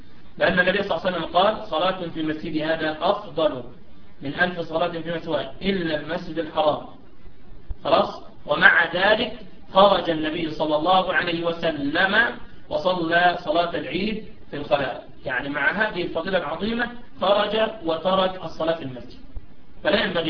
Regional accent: Egypt; يعني لا سيما في بلدي أنا بين الساحة والساحة شارع واحد، بين خلاء وخلاء شارع واحد، وهذا الأمر منتشر عندنا في مصر، لا أعلم أن منتشر في بلد أخرى

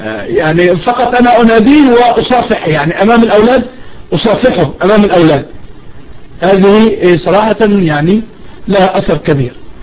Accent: Egypt; يعني زي ما احنا عندنا في مصر مثلا نقول يعني الكراميل عندنا في مصر

